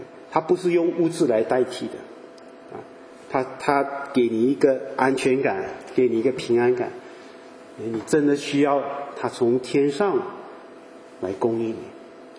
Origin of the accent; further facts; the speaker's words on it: Malaysia; 我们马来西亚，当然我们马来西亚人很好玩的啦，不过我长大的地方啊，以前是小镇啊，现在回去哇大城市哈